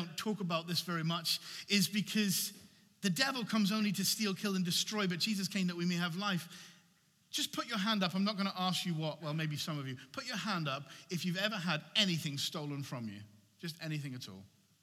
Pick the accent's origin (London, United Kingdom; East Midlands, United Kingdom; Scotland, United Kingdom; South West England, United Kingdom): South West England, United Kingdom; Bath; born there; I was born in Bath. I'm one of five children. I'm in the middle.